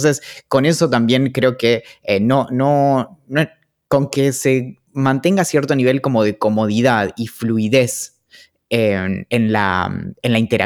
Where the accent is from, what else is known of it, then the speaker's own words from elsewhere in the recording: Argentina; accent: Argentine; con mi acento argentino de inglés.